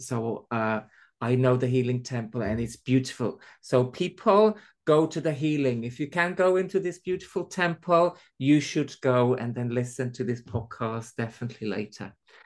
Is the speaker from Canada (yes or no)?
no; Switzerland; first language German; English is a second language; my surname is from Switzerland. So I'm not originally English. So my mother tongue is German.